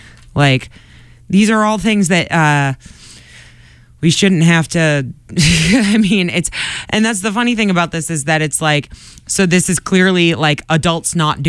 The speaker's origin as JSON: {"language": "English", "town": "Quincy", "region": "Massachusetts", "country": "United States", "said": "I'm from Quincy."}